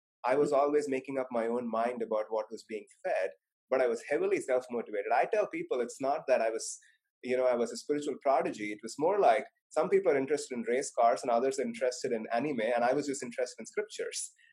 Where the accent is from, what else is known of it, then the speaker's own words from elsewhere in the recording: India; which was rather unusual when I grew up in India